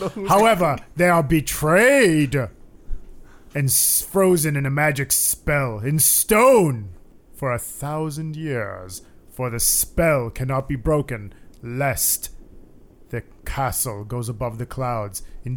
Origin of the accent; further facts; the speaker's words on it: Berkeley, California, United States; But I'm from Berkeley.